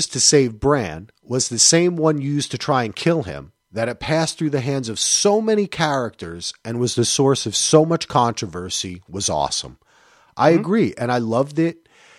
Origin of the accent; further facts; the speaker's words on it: New Jersey, United States; I'm sorry, dude. I'm from New Jersey. I apologize.